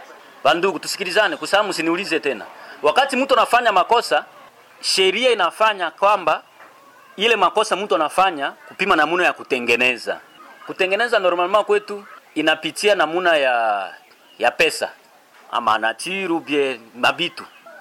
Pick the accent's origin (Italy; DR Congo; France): DR Congo; Vous savez, chez nous au Congo, la possibilité pour une fille de mettre au monde, c'est à partir de 13 à 14 ans.